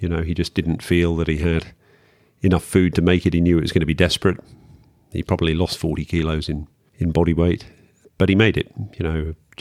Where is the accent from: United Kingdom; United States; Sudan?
United Kingdom; North West England; moved away as an adult; now in Adelaide, Australia; He was from Yorkshire, I was from Lancashire, other side of the Pennines.